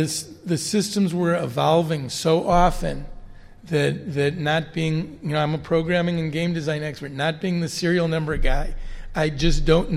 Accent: Oak Park, Illinois, United States; I grew up in Oak Park, Illinois.

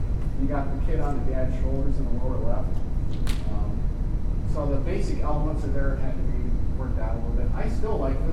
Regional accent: Ohio, United States; I never saw it because I'm from Ohio.

